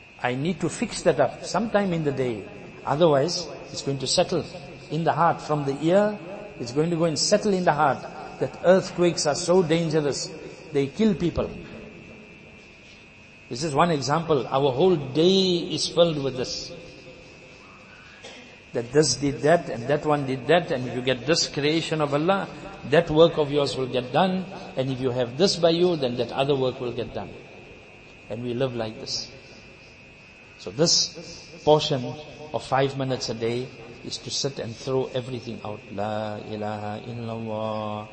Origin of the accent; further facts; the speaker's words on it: Lenasia, Gauteng, South Africa; I come from Lanesia, Lens.